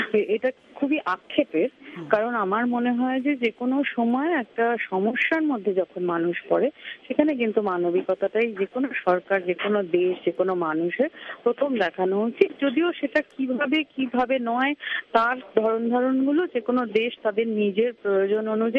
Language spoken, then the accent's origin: Bangla; India; আমি একজন ভারতীয় সাংবাদিক এবং সেই জায়গা থেকে আমি দিল্লিতে বসে